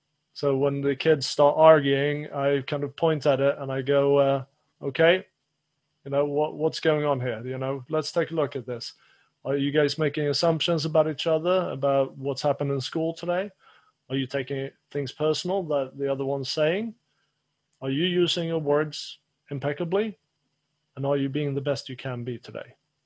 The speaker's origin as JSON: {"language": "English", "country": "Sweden", "tie": "born or raised there", "said": "when I was growing up in Sweden, you know, it's a pretty stoic culture as it is."}